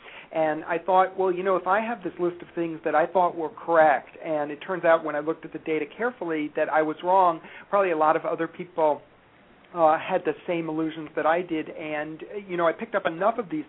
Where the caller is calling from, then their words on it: Cleveland, Ohio, United States; Cleveland, Ohio.